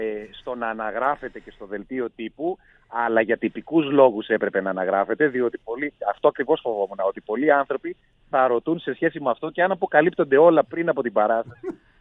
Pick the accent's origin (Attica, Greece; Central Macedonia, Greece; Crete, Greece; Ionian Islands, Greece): Central Macedonia, Greece; Thessaloniki; από όπου και εγώ κατάγομαι από τη Θεσσαλονίκη